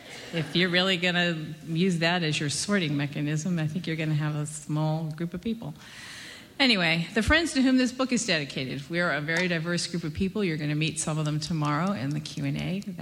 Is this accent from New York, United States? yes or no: no; Pittsburgh, Pennsylvania, United States; I mean, I'm from Pittsburgh.